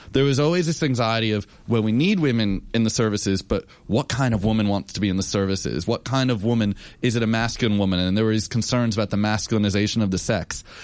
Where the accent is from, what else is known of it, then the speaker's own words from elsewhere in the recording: United States; now in Australia; I grew up in the US, but I've lived in Australia the last 13 and a half years. I'm a dual citizen, but the accent doesn't go away.